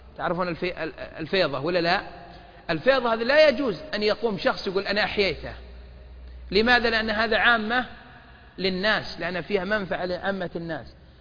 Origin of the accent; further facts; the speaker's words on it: Riyadh, Riyadh Province, Saudi Arabia; مثل هذا لا يوجد عندنا في الرياض